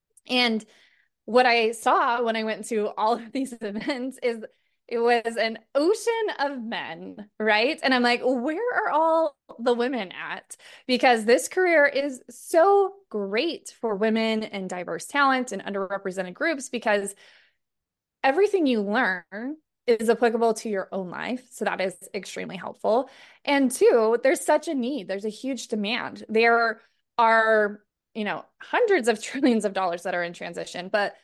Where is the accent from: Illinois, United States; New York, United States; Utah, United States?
Utah, United States; Orem; So I grew up in Orem, Utah. I drove on 800 West, if you're familiar, for elementary school, junior high school, and college.